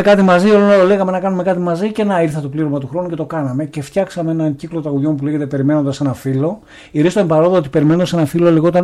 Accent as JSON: {"language": "Greek", "town": "Missolonghi", "region": "West Greece", "country": "Greece", "said": "Από το Μεσολόγγι, από τα μέρη μου."}